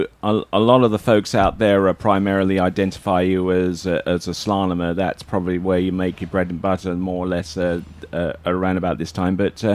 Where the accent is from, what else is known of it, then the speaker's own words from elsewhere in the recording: Australia; It's a little bit of a challenge being an Australian skier, because you're all the way down there